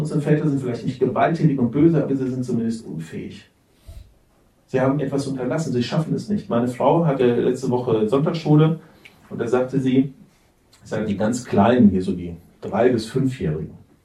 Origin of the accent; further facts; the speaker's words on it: Hesse, Germany; ich komme aus Hessen, die Leute haben früher auf Platt gebetet.